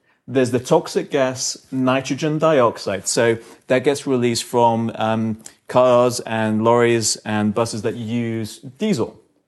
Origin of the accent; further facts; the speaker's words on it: London, United Kingdom; I'm from London.